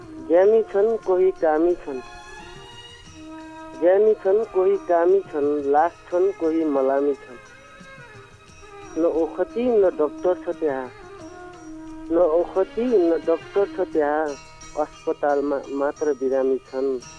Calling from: Bajhang, Sudurpashchim Province, Nepal; हजुर म बझाङदेखि हजुर

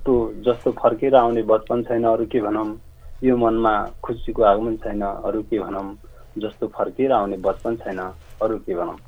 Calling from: Lumbini Province, Nepal; म अहिले धरोहरा बर्दियाबाट …।

